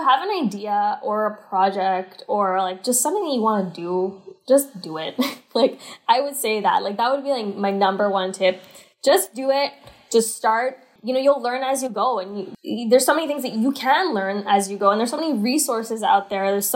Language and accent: English; Canada; I think also as like a Canadian